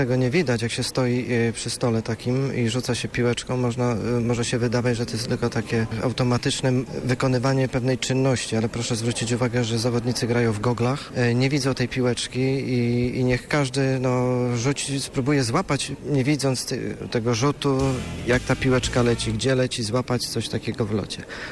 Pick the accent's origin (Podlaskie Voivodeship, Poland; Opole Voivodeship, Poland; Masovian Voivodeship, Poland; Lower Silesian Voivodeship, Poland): Lower Silesian Voivodeship, Poland; Wrocław; jestem z Wrocławia. Tak, przyjechałem z Wrocławia ze swoją drużyną.